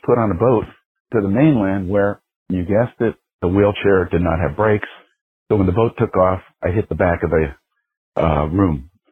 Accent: Silicon Valley, California, United States; Hi, y'all. … from Silicon Valley with an injury story.

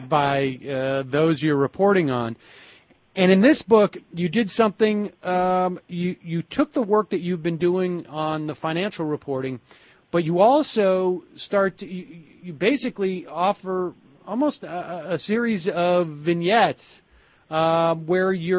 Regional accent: Massachusetts, United States; growing up in Massachusetts, you know, they would do an equal amount of pro bono work and not pro bono work.

